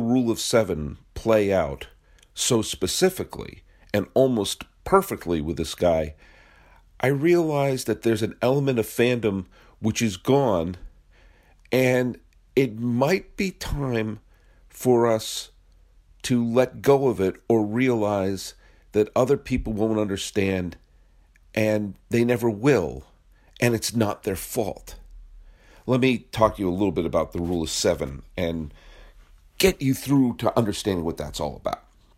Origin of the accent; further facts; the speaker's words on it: New England, United States; Now, as someone who was born and did most of my growing up in New England